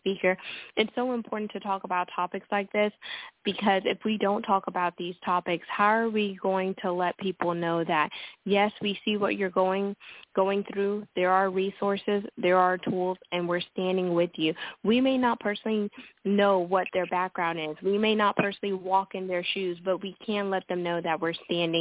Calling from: Houston, Texas, United States; I am calling from Houston, Texas

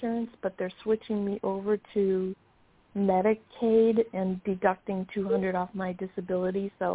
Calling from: Chicago, Illinois, United States; I'm calling from Chicago.

